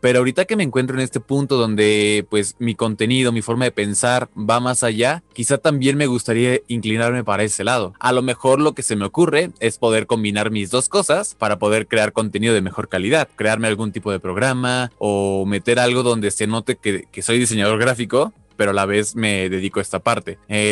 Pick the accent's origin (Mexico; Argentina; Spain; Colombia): Mexico; Tengo 25 años, soy mexicano